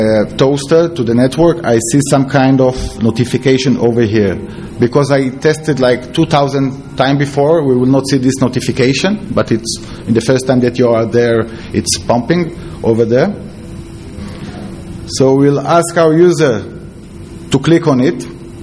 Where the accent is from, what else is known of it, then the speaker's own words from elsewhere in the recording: Israel; I come from Israel. Okay, we are single CD country. We have one XP installation in all Israel.